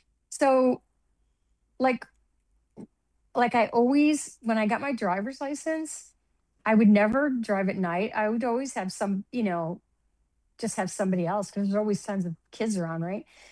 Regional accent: Denver, Colorado, United States; also born or lived in Chicago / Minnesota / Kansas City; I was born in Chicago. My dad worked for IBM. And so we moved around the country to Minnesota, Kansas City, and we finally landed in Denver.

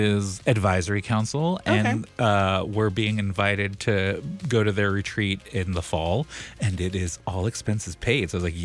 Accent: South Dakota, United States; now in Minneapolis, United States; I'm like, yep, I live in Minneapolis and I'm from South Dakota.

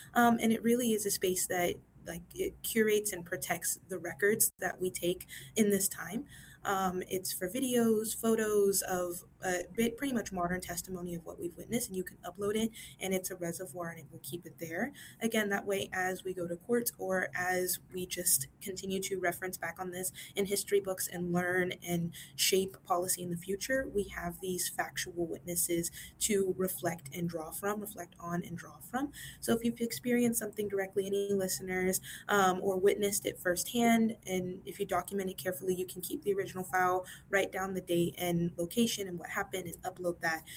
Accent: Minnesota, United States; And I guess especially as a Minnesotan, that's something that came to mind.

